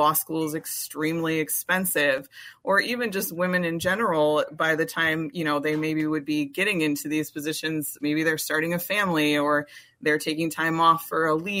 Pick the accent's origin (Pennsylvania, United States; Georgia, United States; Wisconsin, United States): Wisconsin, United States; Milwaukee; And I know growing up, I'm from the Milwaukee area, but I don't think I met another black judge until I was probably in college or law school.